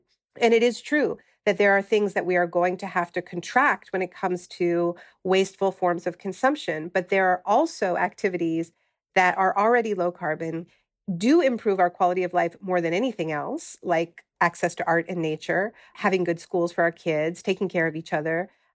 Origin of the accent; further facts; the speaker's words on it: Canada; now in United States; I'm originally from Canada.